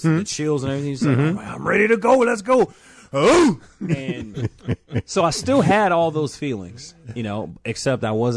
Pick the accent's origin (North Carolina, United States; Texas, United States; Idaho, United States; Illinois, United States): Illinois, United States; Chicago; born there; I will say this, Miss Sandy. I was born on the South Side.